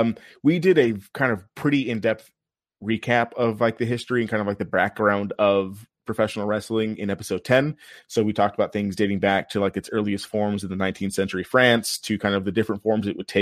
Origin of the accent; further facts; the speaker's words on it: El Paso, Texas, United States; I grew up in El Paso where Eddie Guerrero was born.